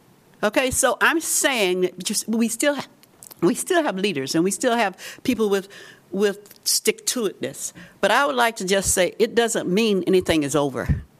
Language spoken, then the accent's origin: English; South Carolina, United States; moved away as an adult; now in Iowa City, United States; I am actually from South Carolina, but I lived in Iowa City longer than anywhere else.